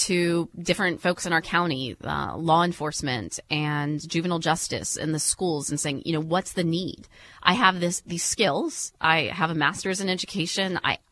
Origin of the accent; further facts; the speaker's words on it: Cary, North Carolina, United States; my hometown in Cary, North Carolina. And so we moved back to North Carolina